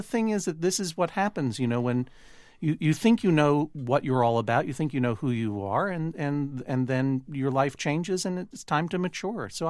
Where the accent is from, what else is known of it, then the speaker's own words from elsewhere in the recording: Boston, Massachusetts, United States; growing up in Boston as an only child, I had an amazing wealth of culture available to me.